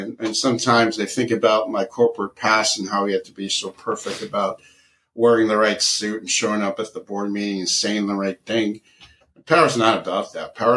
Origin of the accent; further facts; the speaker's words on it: United States; I'm mixed. I'm Filipino-American. I love my Filipino roots, my American roots, but I'm building my own roots.